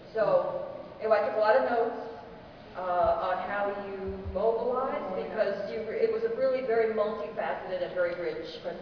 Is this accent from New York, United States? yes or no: no; Boston, Massachusetts, United States; I come from Boston, where people know how to write grants, but they don't necessarily know how to solve problems.